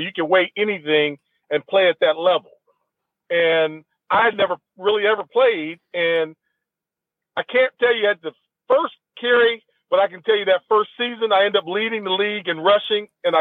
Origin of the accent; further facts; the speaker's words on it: Columbus, Ohio, United States; as a kid growing up in Columbus, Ohio, the … name was really mm-hmm. a big name in Columbus.